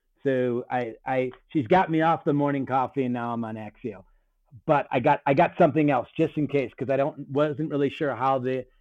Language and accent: English; Chicago, Illinois, United States; So I grew up in Chicago, and I was a trader at the CME Group, Chicago Board of Trade, for 22 years.